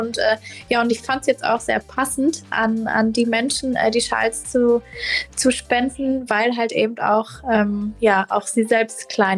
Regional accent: North Rhine-Westphalia, Germany; ich komme aus dem Ruhrgebiet

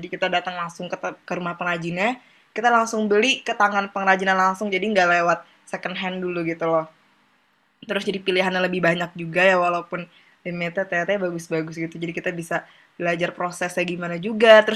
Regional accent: Sengkang, South Sulawesi, Indonesia; Kayak kampung daerah gitu namanya Sengkang. Nah Sengkang ini kebetulan adalah kampung aku sendiri. Jadi keluarga aku ada di sana juga.

